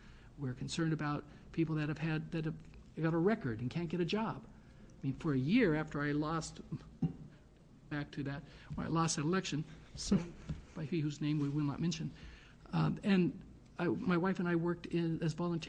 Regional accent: Central Point, Oregon, United States; I come from Southern Oregon, right? I'm from Central Point. There's very few minorities there.

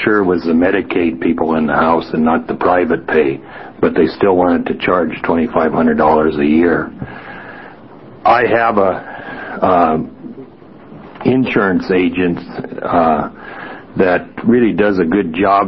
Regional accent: Salem, Oregon, United States; We're from Salem.

